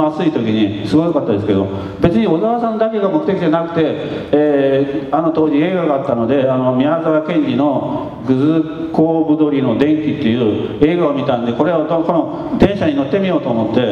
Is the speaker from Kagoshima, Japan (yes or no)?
yes; Kagoshima, Japan; 僕は鹿児島ですけど、鹿児島なんですよ。鹿児島にはね、あの子供の頃に